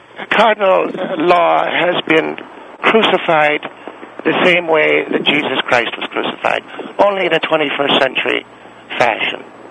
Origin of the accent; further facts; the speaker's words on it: Ireland; Well, as an Irishman, I don't like speaking to English people.